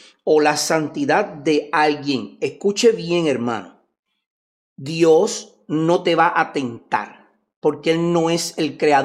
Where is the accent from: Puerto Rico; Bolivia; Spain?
Puerto Rico; Nosotros somos puertorriqueños y nosotros decimos Jesús